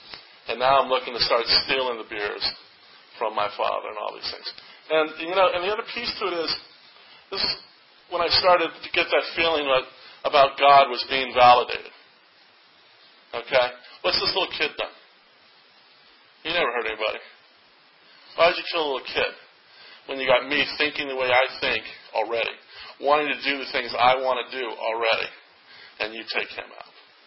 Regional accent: California, United States; And having said I came from California, I also came and I was put 1 year back.

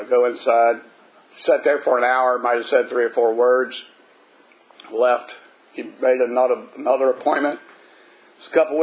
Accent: Nokesville, Virginia, United States; I was born and raised in Noakesville, Virginia. I was the second to last of nine kids.

